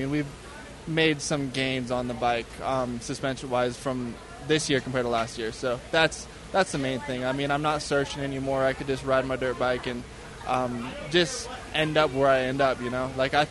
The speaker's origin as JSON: {"language": "English", "town": "Salt Lake City", "region": "Utah", "country": "United States", "tie": "born or raised there", "said": "I grew up in Salt Lake"}